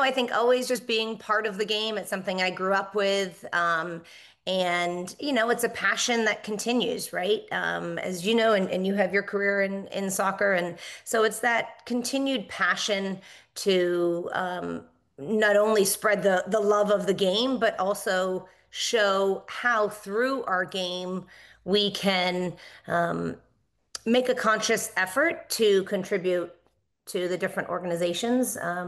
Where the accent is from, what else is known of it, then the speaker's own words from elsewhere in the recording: Massachusetts, United States; Yeah, so I grew up in Massachusetts.